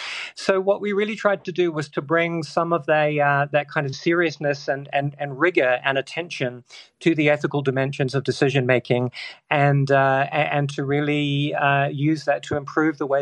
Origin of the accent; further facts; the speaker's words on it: New Zealand; moved away as an adult; now in Oxford, United Kingdom; I grew up in New Zealand, came to study in Oxford, did my PhD on the ethics of war, and then ended up staying in Oxford really for 20 years